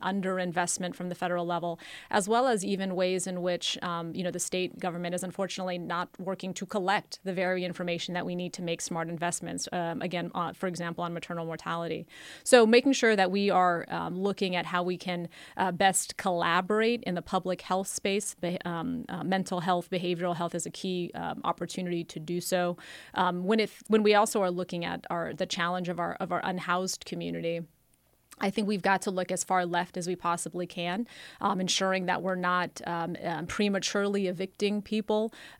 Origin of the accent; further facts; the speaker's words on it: United States; I'm a proud first-generation American. My mom came to this country over 40 years ago.